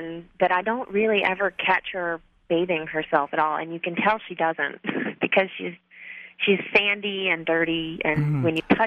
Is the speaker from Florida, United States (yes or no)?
yes; Jacksonville, Florida, United States; I'm from Jacksonville, Florida.